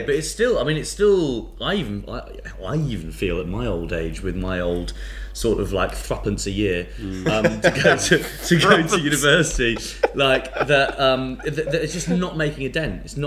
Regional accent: Maidenhead, South East England, United Kingdom; Yeah, that's where I'm from, so yeah.

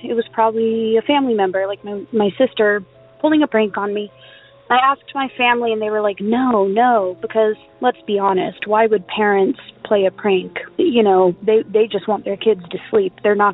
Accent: California, United States; Hey, Derek. … I'm from California.

